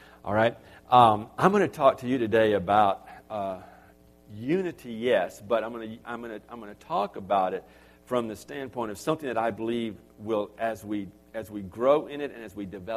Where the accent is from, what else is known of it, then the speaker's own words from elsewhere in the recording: United States; because I know that I'm going to get convicted because I'm an American.